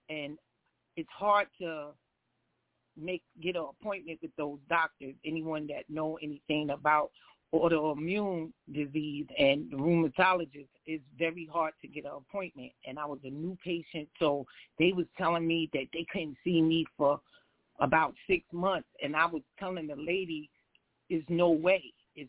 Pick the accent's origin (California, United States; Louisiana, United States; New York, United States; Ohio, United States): New York, United States; Freeport; I'm from Freeport, New York